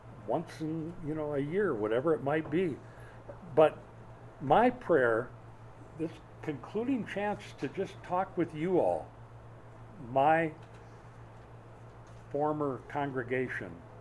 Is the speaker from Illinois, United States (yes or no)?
no; Minnesota, United States; did I tell you I grew up in Minnesota? Okay, spring comes there about July.